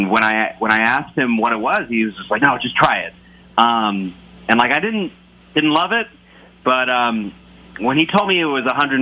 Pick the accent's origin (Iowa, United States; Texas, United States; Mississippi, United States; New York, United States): Iowa, United States; Des Moines; I'm born and raised in Des Moines, 28 years old, and I teach middle school science.